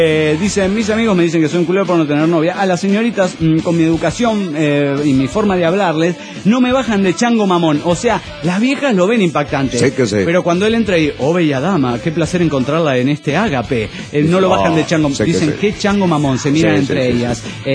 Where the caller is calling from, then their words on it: Dallas, Texas, United States; de Dallas, Texas.